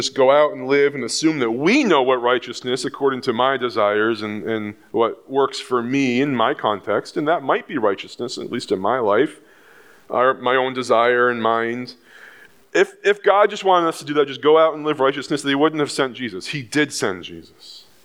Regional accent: Windham, New Hampshire, United States; I grew up in Windham, New Hampshire. Anyone know where Windham is?

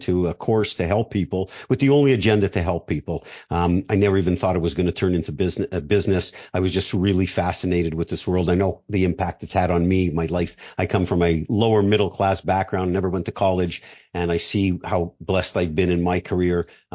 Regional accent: Montreal, Quebec, Canada; now in Florida, United States; I'd moved from Canada to Florida. I've been living here for 28 years. I grew up in Montreal.

